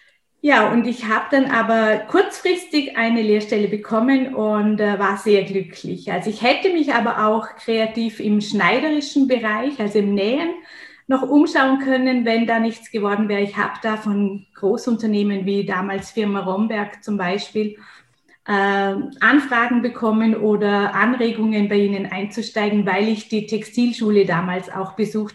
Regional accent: Feldkirch, Vorarlberg, Austria; now in Vienna, Austria; Ich bin ländlich aufgewachsen. Ich komme ursprünglich aus Vorarlberg, weil meine Wahlheimat ist jetzt momentan Wien seit knapp 6 Jahren. Und komme aus Vorarlberg, aus Feldkirch, ein schönes Gebiet. Meine Eltern haben zu der Zeit, als ich geboren wurde, das Haus gebaut.

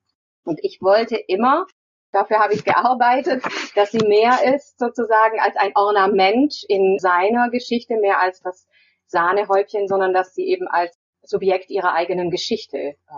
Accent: Southern Germany, Germany; ich hatte in den 80er Jahren in Süddeutschland, wo ich aufgewachsen bin, eine, wie ich das nennen würde, franziskanische Jugend zwischen drei Franziskanerinnenklöstern auf dem Land

